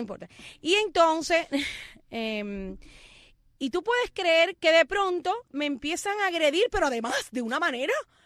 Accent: Cuba

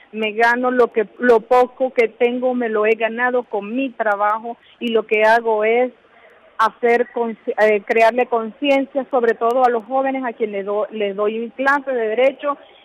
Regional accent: Venezuela; me duele lo que está pasando en mi país. Tengo que ser fuerte como abogada

